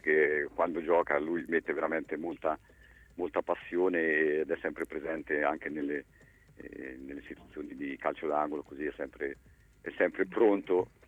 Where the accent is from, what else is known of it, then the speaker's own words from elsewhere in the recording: Osimo, Marche, Italy; Io sono di Osimo